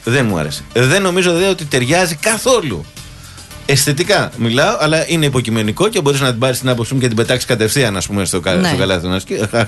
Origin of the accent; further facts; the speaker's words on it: Athens, Attica, Greece; Ως Αθηναίοι, όσοι έχουν δικαίωμα ψήφου.